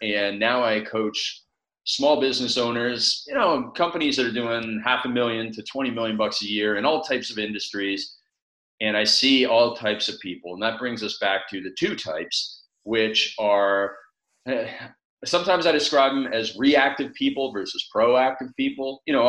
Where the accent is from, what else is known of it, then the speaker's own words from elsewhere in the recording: Canada; I'm a farm boy. I grew up in Canada, working hard